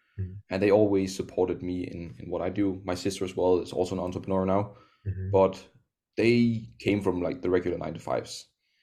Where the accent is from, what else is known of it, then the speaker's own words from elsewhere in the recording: Denmark; No, I'm from Denmark.